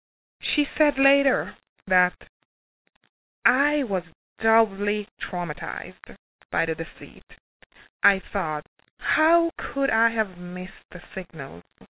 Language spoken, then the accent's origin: English; Jamaica; now in South Florida, United States; in our Caribbean community, because I'm from Jamaica, in our Caribbean community here in South Florida